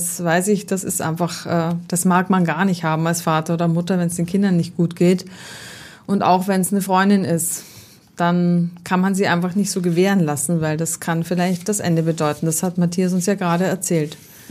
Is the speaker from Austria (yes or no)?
yes; Austria; Ich bin Österreicherin